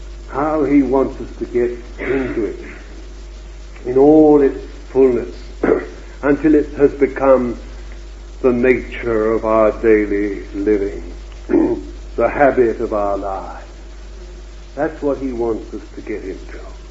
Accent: Bethnal Green, London, United Kingdom; born there; But then you see, I was born in Bethnal Green

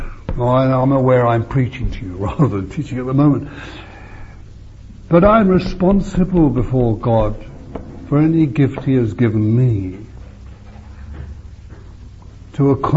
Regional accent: England, United Kingdom; I want you to know I'm not an Englishman. I think I told you yesterday. or was it this morning, I gave up being an Englishman when I got born again, voluntarily. I'm only domiciled here.

